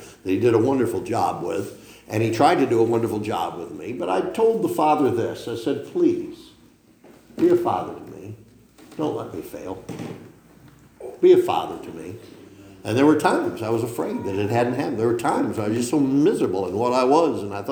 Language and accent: English; Ellicottville, New York, United States; born there; also born or lived in Salamanca; I was born over in Ellicottville. And I was born in Salamaica.